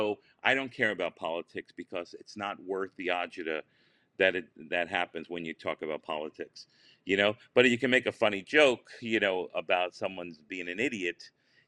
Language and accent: English; Florida, United States; Look, I grew up in Florida. I raised in Florida.